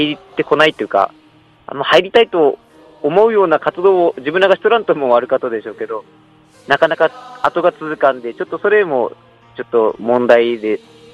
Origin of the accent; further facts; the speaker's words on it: Amakusa, Kumamoto, Japan; やっぱ生まれ育った場所っていうのもあって思い出は強いですね。ありがちかもしれないですけど、やっぱ天草で一番美味しいのって水だと思ってるんですよ。